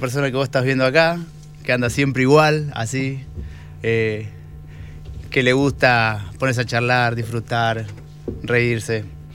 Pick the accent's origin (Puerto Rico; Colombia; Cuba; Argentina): Argentina; Cutral Có, Neuquén; born there; En Cutralcó, yo soy nacido en Cutralcó